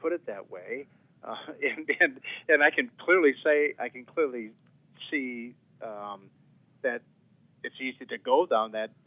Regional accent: Wisconsin, United States; I'm from Northeast Wisconsin. We're one of the largest dairy and cheese producing areas in the world.

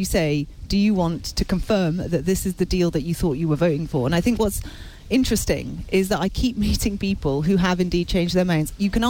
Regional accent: United Kingdom; I am both British and European, and I want both nationalities

